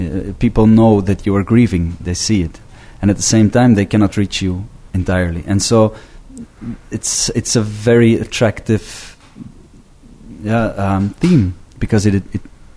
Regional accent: Belgium; I'm from Belgium

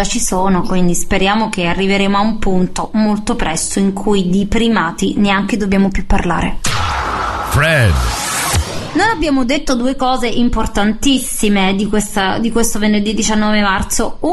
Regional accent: Naples, Campania, Italy; è napulè come la sottoscritta, e noi all'onomastico ci tenim.

